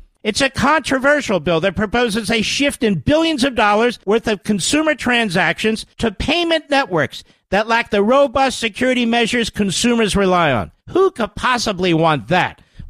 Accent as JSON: {"language": "English", "town": "Philadelphia", "region": "Pennsylvania", "country": "United States", "said": "I can't help it. I'm from Philadelphia."}